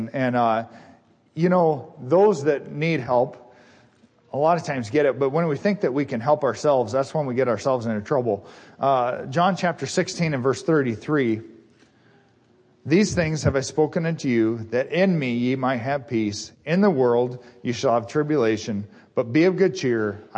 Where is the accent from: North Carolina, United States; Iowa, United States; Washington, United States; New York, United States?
Washington, United States; also born or lived in Montana; Growing up out west, I was born in Montana and raised in Washington, and my dad always had wild stories about the west